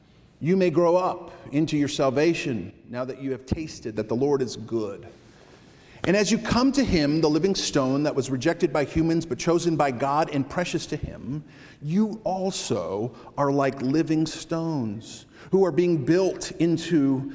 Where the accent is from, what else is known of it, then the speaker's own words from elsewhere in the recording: Connecticut, United States; Confirmation Sunday at the church where I grew up in Connecticut